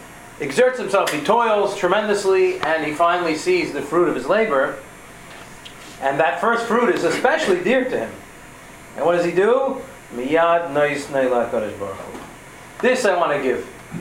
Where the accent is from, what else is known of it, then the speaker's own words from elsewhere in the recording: Canada; I'm Canadian